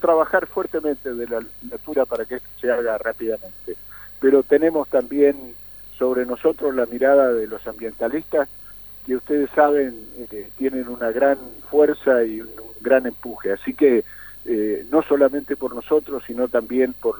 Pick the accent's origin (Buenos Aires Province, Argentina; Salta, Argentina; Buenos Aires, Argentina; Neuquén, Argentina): Neuquén, Argentina; Zapala; para mí que soy de Zapala, es un tema central y vital. Nuestra vida en Zapala está muy condicionada por nuestro acuífero